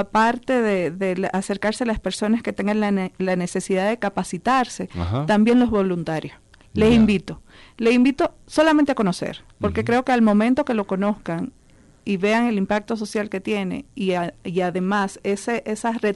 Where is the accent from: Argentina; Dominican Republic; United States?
Dominican Republic; accent: Caribbean; Y ya me conocía mi acento, que es muy particular de nosotros los caribeños